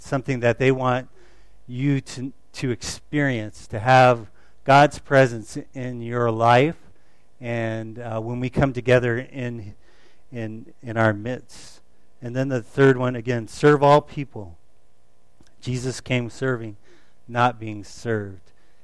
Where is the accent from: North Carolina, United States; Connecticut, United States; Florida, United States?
Florida, United States; Miami; also born or lived in Tampa; And where was I born? Florida, okay. Tampa, Florida. Okay, I grew up in Miami primarily